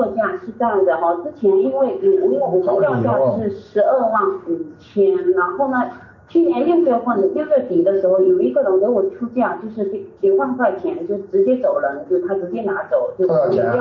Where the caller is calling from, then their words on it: Adelaide, South Australia, Australia; 我是从阿德莱德打过来的。